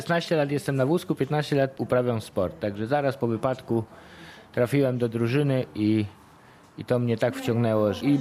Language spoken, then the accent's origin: Polish; Kolbuszowa, Subcarpathian Voivodeship, Poland; i że jestem tutaj z Kolbuszowej